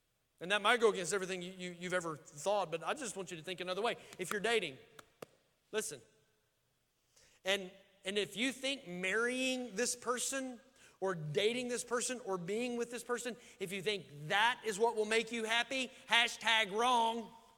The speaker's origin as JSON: {"language": "English", "town": "Daisy", "region": "Oklahoma", "country": "United States", "said": "I'm a redneck from Daisy, Oklahoma. So this ain't going to be good grammar."}